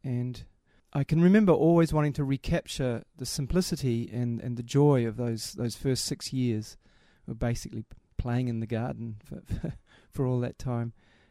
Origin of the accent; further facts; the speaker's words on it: New Zealand; I'm from New Zealand. I'm a member of the Sri Chinmoy Centre in Auckland, and I'm 47 years old. I've been a member of the Sri Chinmoy Centre since 1984.